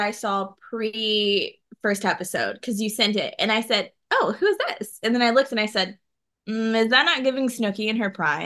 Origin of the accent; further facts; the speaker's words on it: Kansas City, United States; also born or lived in Southern Missouri; Well, I grew up in Kansas City. I lived in Southern Missouri, which whole different subgenre of the Midwest.